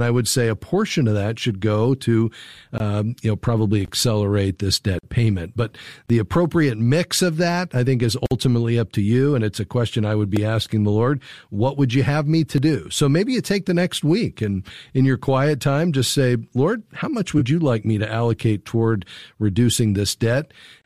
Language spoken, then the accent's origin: English; Fort Lauderdale, Florida, United States; So I grew up in Fort Lauderdale, not too far from Coconut Creek